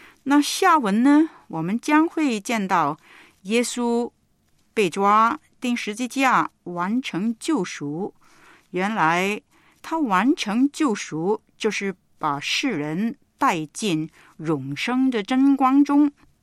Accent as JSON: {"language": "Chinese", "country": "China", "said": "我们中国人也知道，所谓有眼无珠"}